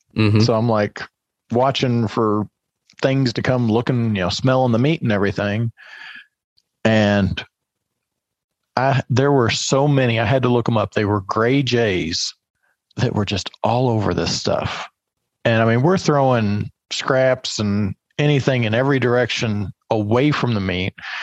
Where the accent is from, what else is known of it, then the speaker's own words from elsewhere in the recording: Kentucky, United States; I mean, I grew up in Kentucky, 600 feet elevation.